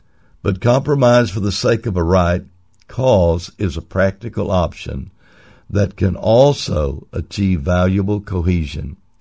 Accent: Oklahoma, United States; Many times I've driven by there because I was raised in Oklahoma.

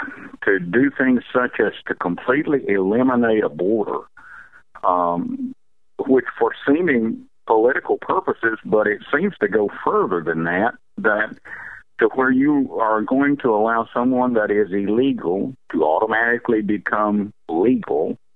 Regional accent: the South, United States; I realize that being a Caucasian, growing up in the South, that some automatically assume that I'm prejudiced against other races of people.

